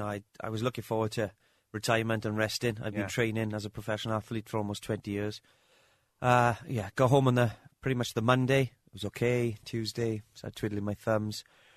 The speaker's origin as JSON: {"language": "English", "region": "Wales", "country": "United Kingdom", "tie": "born or raised there", "said": "Look, I was born in the Amon Valley. I'd lived there all my life."}